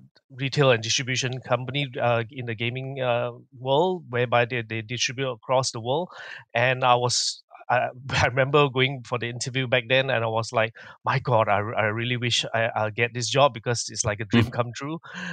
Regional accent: Penang, Malaysia; I'm born and bred in Penang

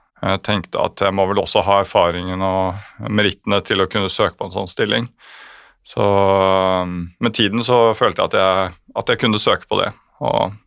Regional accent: Oslo, Norway; Jeg født og oppvokst I Oslo, 41 år gammel.

